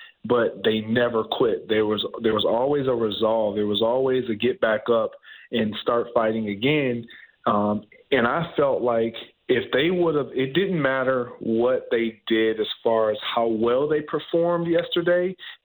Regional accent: Michigan, United States; I'm from Michigan, you know this, and yep. I grew up a Lions fan.

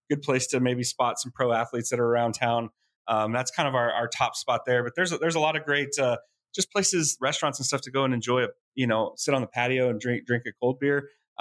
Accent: Lubbock, Texas, United States; So Chilton was invented in Lubbock. It's where I grew up out in West Texas.

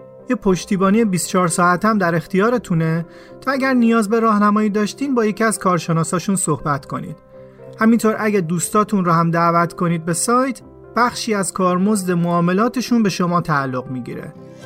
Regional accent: Iran; ما اونجا گفتیم ما ایرانی هستیم.

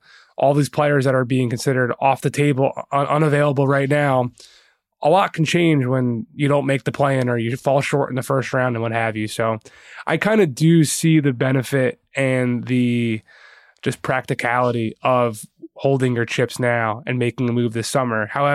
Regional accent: Philadelphia, Pennsylvania, United States; now in New York, United States; Philly New York would really be my matchup because I'm from Philly, live here.

